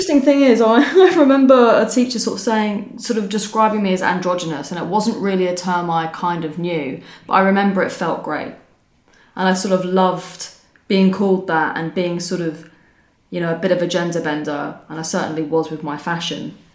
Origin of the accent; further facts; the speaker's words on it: London, United Kingdom; Yeah, so I was born in 1986 and I grew up in London, and I went to a comprehensive school